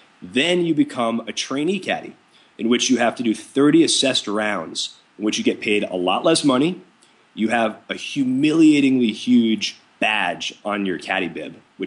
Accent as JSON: {"language": "English", "region": "New York", "country": "United States", "said": "And they realize I'm from New York, and I don't know, I guess they think that's like really cute or whatever."}